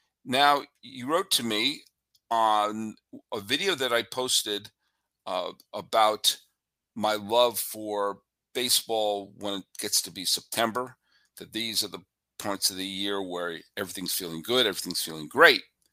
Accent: New England, United States; You know, the Red Sox, I grew up in New England.

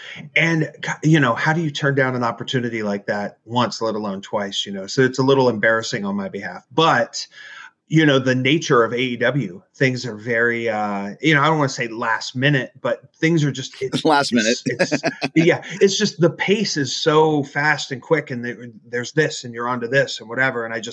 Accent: Dayton, Ohio, United States; I'm from Dayton, Ohio.

